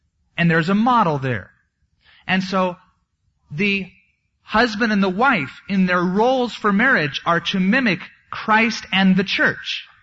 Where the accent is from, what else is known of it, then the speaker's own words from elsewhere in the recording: United States; Now, I'm Joe American. I'm used to speaking to people, especially my own age, from my culture.